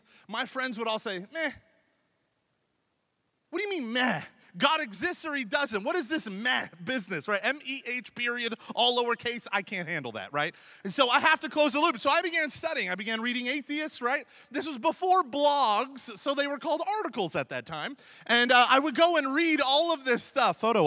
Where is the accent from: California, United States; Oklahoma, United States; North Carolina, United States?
Oklahoma, United States; Now, growing up in Oklahoma, it was really difficult for me to enter into my faith. But I'm surrounded by small town Catholicism.